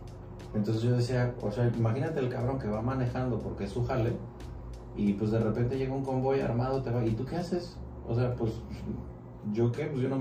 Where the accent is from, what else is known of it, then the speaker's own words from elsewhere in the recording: Morelia, Michoacán, Mexico; yo crecí en Morelia